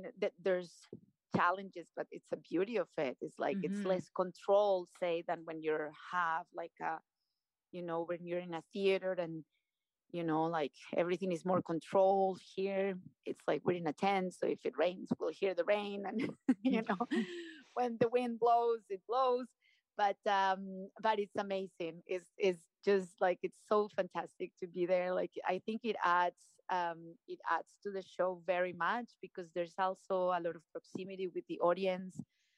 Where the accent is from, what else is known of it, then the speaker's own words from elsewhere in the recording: Colombia; I am from Colombia.